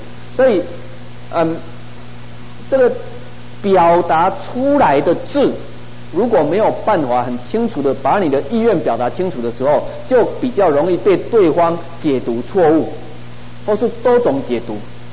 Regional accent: Taiwan; now in United States; 我是台湾长大的，所以到美国讲英文的时候，最大的困难是每一个音节都对，可是重音都念不对。

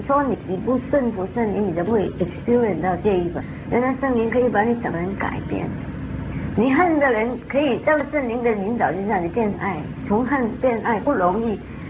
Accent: Chaozhou, Guangdong, China; 因为我是潮州人，你这潮州男人是大的嘛

